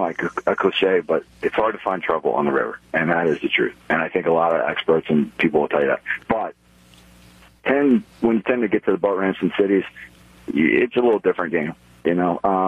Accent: Omaha, Nebraska, United States; But I lived on Kansas Chef Boyardee, which was made in my hometown of Omaha, and lost 80 pounds.

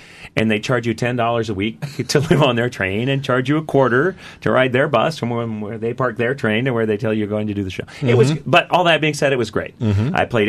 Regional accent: Sonoma, California, United States; Yeah, which we shot in August in Sonoma, California, my hometown, mm-hmm. a beautiful old theater there.

